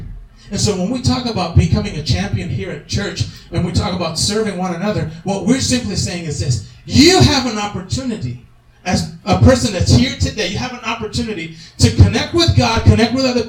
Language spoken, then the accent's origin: English; Puerto Rico; When I was a kid growing up in Puerto Rico, I love Puerto Rico.